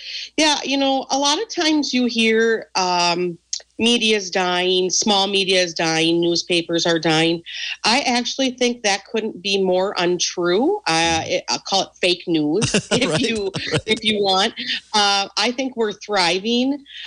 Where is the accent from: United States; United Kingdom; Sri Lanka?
United States; Amory, Mississippi; So growing up in Amory, I was very happy.